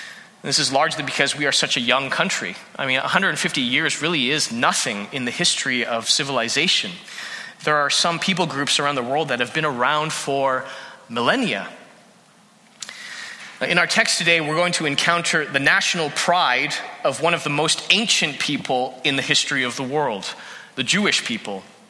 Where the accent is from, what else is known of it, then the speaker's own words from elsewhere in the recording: St. Catharines, Ontario, Canada; also born or lived in Hamilton / Toronto; It's in Canada where I grew up in St. Catharines, moved to Hamilton for my undergraduate, then migrated to Toronto for further studies. I am grateful to be in Canada.